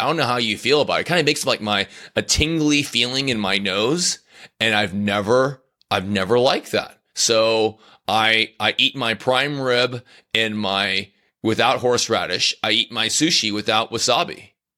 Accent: Houston, Texas, United States; So Rashard Lewis, he grew up in Houston, where I grew up.

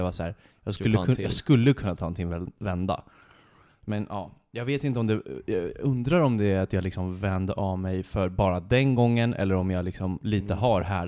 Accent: Krusboda, Stockholm County, Sweden; hemma i Krusboda, jag hade en spindel varannan dag i mitt sovrum

